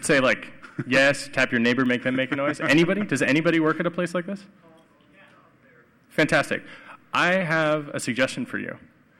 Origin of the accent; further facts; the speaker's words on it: United States; I'm an American, and I'm disgusted with what's happening here.